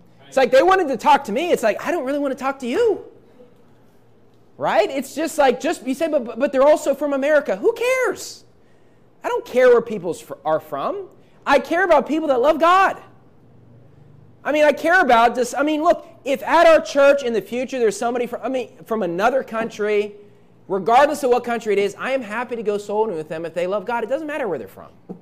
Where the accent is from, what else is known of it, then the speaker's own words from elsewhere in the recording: West Virginia, United States; also born or lived in Iowa; now in California, United States; Now, I was not born in West Virginia. I was born in Iowa, but I grew up in West Virginia. And before my wife and I moved to California